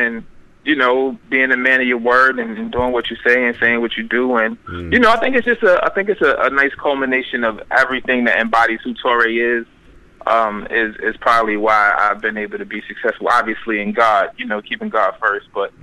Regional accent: New York, United States; And, you know, me being a New Yorker, you coming up listening

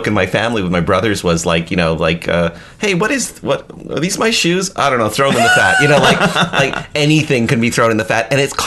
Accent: Toronto, Ontario, Canada; I thought you'd appreciate this story because I grew up in Toronto, Canada.

